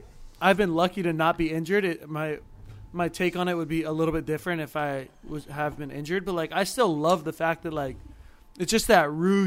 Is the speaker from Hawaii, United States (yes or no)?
yes; Hawaii, United States; I'm like, I'm from Hawaii.